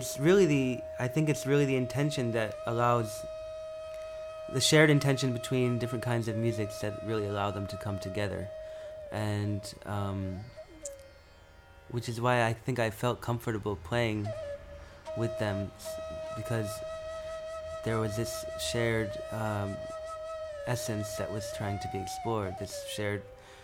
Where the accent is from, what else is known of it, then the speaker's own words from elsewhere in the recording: United States; yeah, I mean, I grew up in this country, in America, and I grew up exposed to a lot of different kinds of music.